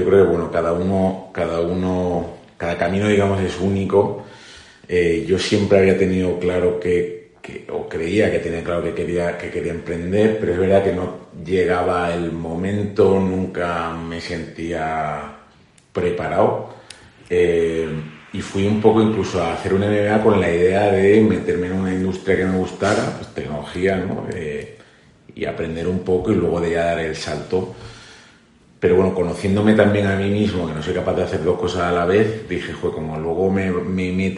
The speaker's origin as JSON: {"language": "Spanish", "town": "Málaga", "region": "Andalusia", "country": "Spain", "tie": "born or raised there", "also_born_or_lived": "Motril", "lives_now": "Madrid, Spain", "said": "Bueno, pues andaluz, nací en Motril, me he criado en Málaga pues toda mi vida hasta que ya vine a hacer la universidad aquí a Madrid."}